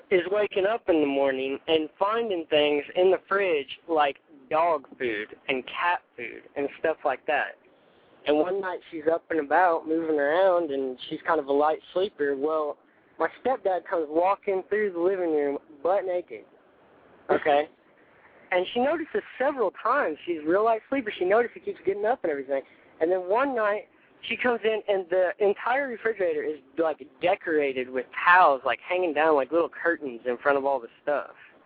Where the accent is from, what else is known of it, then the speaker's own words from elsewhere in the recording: Oklahoma, United States; I'm from Oklahoma.